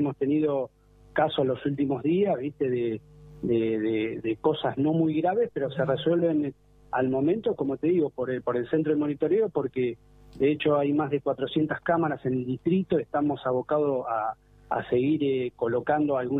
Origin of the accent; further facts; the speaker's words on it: Bahía Blanca, Buenos Aires Province, Argentina; Yo vivo en Bahía Blanca, soy de Bahía Blanca